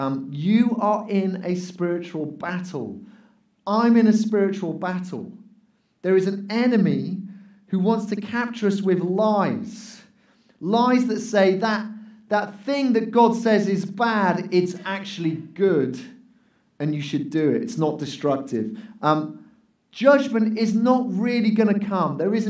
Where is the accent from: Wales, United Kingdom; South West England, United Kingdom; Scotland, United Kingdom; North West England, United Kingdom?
Wales, United Kingdom; As a Welshman, I know a lot about